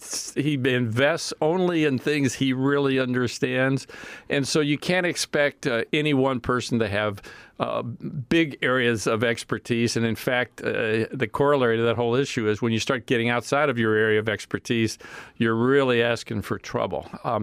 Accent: Newark, Ohio, United States; born there; Well, I was born in Newark, Ohio.

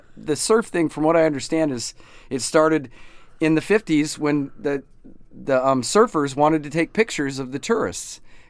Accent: Anchorage, Alaska, United States; I grew up in Anchorage

